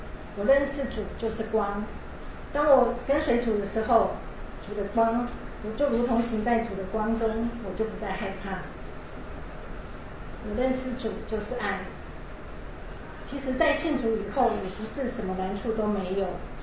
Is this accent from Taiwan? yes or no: yes; Yunlin County, Taiwan; born there; moved away as an adult; now in Taipei, Taiwan; 我是来自一个传统信仰的家庭，出生在云林。当我20岁的时候，我北漂到台北来读书、工作、结婚，直到现在。